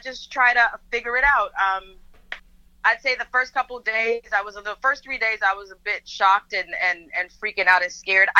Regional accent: Dominican Republic; first language Spanish; English is a second language; I am Dominican. My first language was Spanish.

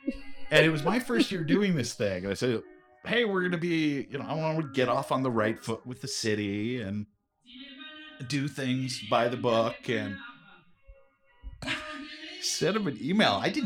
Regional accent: San Jose, California, United States; I grew up in San Jose, California.

